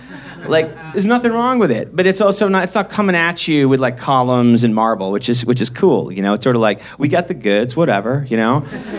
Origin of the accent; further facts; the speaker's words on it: Boston, Massachusetts, United States; I grew up in Boston, Mass, and I swear to God, like, to me growing up, California was this mythical place, like a fantasy land, right?